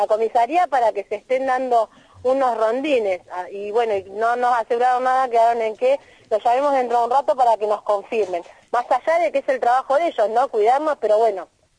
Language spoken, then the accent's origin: Spanish; Berisso, Buenos Aires Province, Argentina; yo más que nada soy del barrio de Berisso y acá nos estamos organizando junto con los vecinos